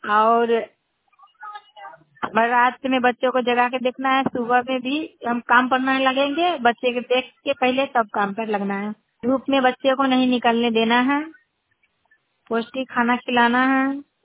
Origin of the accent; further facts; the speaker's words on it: Akbarpur, Bihar, India; अकबरपुर के रहने वाली हूँ।